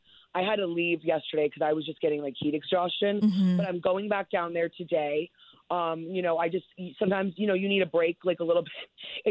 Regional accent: Darien, Connecticut, United States; I grew up in Darien, which is a town like right over from Stanford.

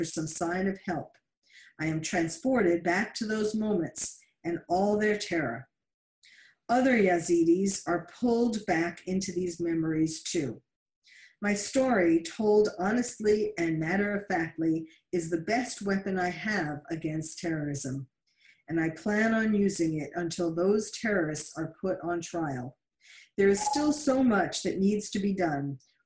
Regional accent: Kocho, Nineveh, Iraq; moved away as an adult; now in Germany; In November 2015, a year and 3 months after ISIS came to my hometown of Kacho, I left Germany for Switzerland to speak to a UN forum on minority issues.

